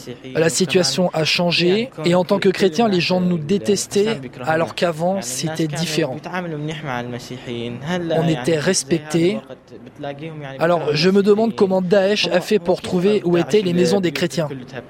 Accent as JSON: {"language": "French", "town": "Mosul", "region": "Nineveh", "country": "Iraq", "also_born_or_lived": "Baghdad", "said": "je viens de Mossoul. On est parti parce qu'on n'était plus en sécurité"}